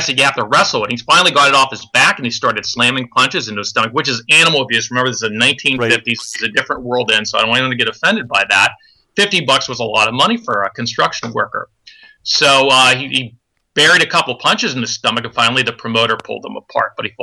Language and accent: English; Pennsylvania, United States; I grew up in the Pittsburgh area. It's a little north of Pittsburgh, Beaver County, Butler County area, which used to be kind of isolated from Pittsburgh.